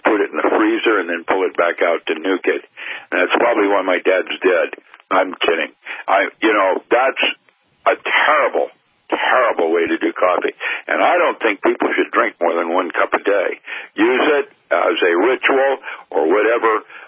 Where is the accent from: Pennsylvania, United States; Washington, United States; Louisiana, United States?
Washington, United States; Seattle; I grew up in Seattle, though. Starbucks, you know.